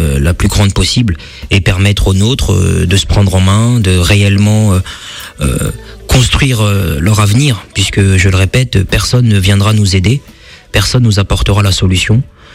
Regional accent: France; also born or lived in Kinshasa, DR Congo; Je suis un jeune afro-descendant de 29 ans, je suis né à Kinshasa, j'ai grandi en France, une fratrie de 5 frères et sœurs, je suis le deuxième.

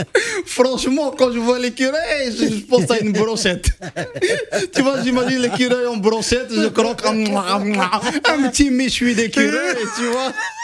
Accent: Morocco; Moi je suis marocain et c'est vrai.

